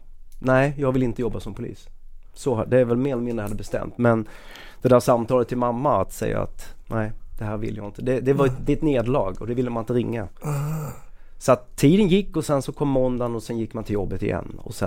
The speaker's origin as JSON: {"language": "Swedish", "region": "Skåne", "country": "Sweden", "said": "alltså jag var ju typ skåning i Stockholm typ."}